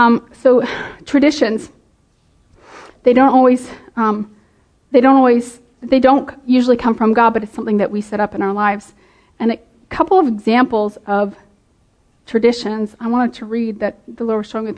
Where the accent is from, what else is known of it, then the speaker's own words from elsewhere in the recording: English Canada, Canada; I grew up in English Canada, and when we moved to French Canada, it was a culture shock.